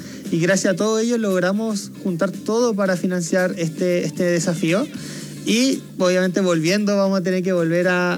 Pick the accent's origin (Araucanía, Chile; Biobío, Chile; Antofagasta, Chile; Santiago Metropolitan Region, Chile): Antofagasta, Chile; yo siempre, como soy de Antofagasta, siempre hemos estado en el mar